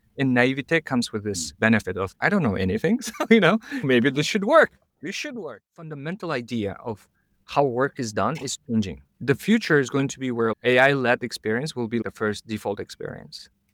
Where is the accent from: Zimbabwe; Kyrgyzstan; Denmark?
Kyrgyzstan; moved away as an adult; now in United States; I'm from Kyrgyzstan originally. I moved to the States back in 2014. And the reason why I came to the US, because I won a green card lottery. And that's how I end up in the US.